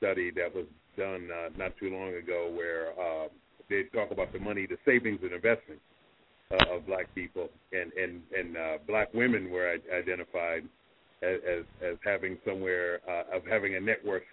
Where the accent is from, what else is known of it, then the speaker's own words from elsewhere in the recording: Harlem, New York, United States; Yeah, I grew up in Harlem, surrounded by four people, myself four, everybody around me four.